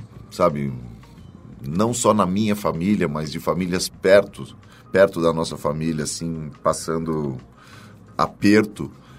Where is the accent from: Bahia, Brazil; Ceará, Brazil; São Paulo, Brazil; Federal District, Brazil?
São Paulo, Brazil; born there; Eu nasci em São Paulo, morei em muitos lugares aqui, morei numa cidade perto daqui, que foi Juquitiba, onde a gente tinha sítio